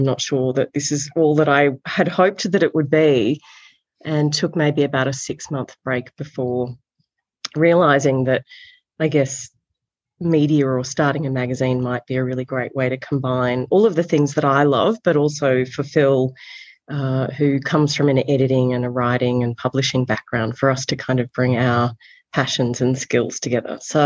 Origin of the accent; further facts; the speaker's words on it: Australia; But when I was growing up in Australia at that age and that time, I thought I wanted to be an architect, actually.